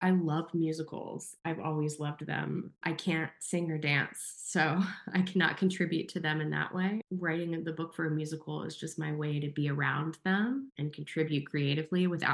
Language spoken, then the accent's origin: English; Winston-Salem, North Carolina, United States; now in Los Angeles, United States; And I'm from Winston-Salem near Chapel Hill. So it's just nice to be able to come home. I live in Los Angeles now.